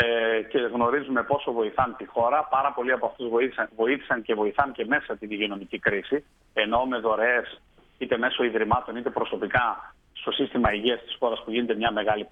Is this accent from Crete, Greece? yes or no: no; Central Macedonia, Greece; Ευχαριστώ για τα καλά σας λόγια για τον τόπο μου